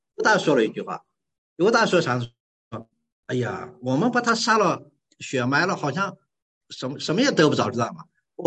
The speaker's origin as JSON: {"language": "Chinese", "town": "Liulin", "region": "Shanxi", "country": "China", "lives_now": "Zhongyang, China", "said": "我们老家是柳林，但我呢生活在中阳。你说我是中阳人呢，柳林人呢？就是说我既是中阳人，也是柳林人啊。"}